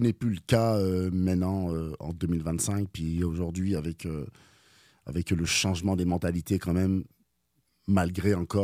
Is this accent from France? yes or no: yes; Grenoble, Auvergne-Rhône-Alpes, France; Je viens de Grenoble, mais j'ai jamais été très attiré par Grenoble Sud-Est.